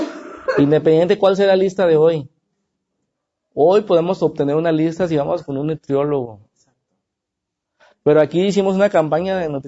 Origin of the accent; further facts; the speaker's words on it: Mexico; Todos somos dragones. Somos mexicanos.